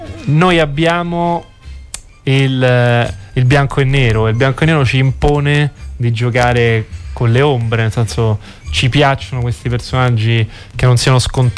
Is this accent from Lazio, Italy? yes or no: yes; Rome, Lazio, Italy; lo dico da romano